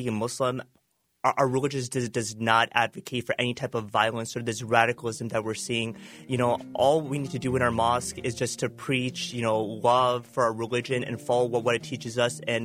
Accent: United States; I was born and raised here in America. I consider this my home. Where am I supposed to go back to?

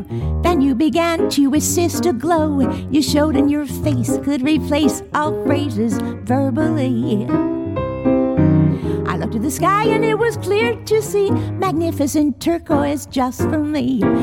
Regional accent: Woonsocket, Rhode Island, United States; From my hometown of Woonsocket, Rhode Island, absolutely.

